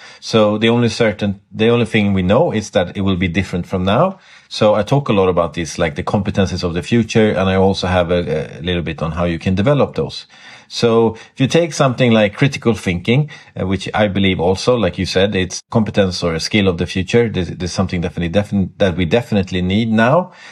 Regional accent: Sweden; basically move back to Sweden, my home country, and start from scratch.

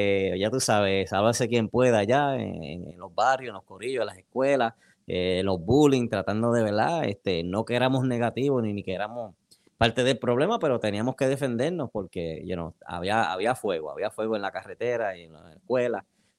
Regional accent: Cataño, Puerto Rico; Vengo de una familia, ¿verdad?, allá en Puerto Rico. Nací en Caguas, me crié entre Cataño y Calley. De igual manera tengo gente en Aibonito, en el centro de Puerto Rico.

